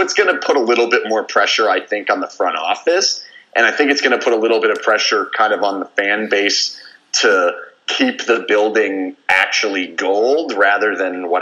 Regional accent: Chicago, Illinois, United States; I can't stand Chicago, but I came from Chicago.

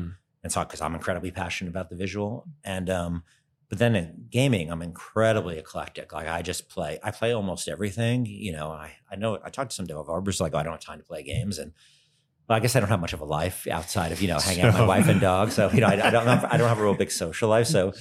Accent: New York, United States; I was born in New York, and growing up in New York, and my father worked in New York

